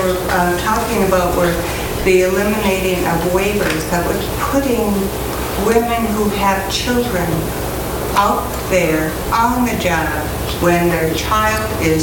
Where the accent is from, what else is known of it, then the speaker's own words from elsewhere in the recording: Madison, Wisconsin, United States; Well, I'm from Madison, Wisconsin.